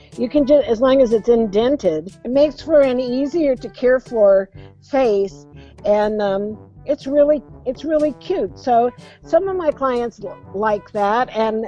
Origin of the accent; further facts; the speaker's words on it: California, United States; born there; I was born in California, but it was just kind of by circumstance